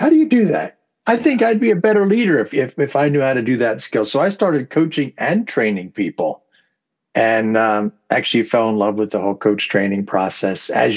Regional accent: Pennsylvania, United States; So actually, I'm a dual citizen. I'm an American and a Canadian, although I live in Pennsylvania pretty much my entire life.

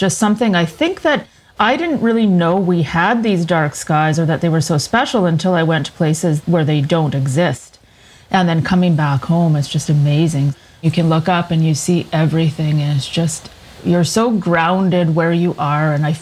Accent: Prince Albert, Saskatchewan, Canada; born there; Yeah, so I was born in Prince Albert, Saskatchewan, which is about 45 kilometers from Batoche

